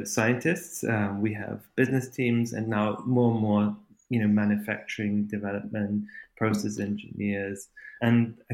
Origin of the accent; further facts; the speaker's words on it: Austria; also born or lived in Canada / Germany; My parents are Austrian. And so they dragged me back to Austria and Germany, and that's where I started to learn language.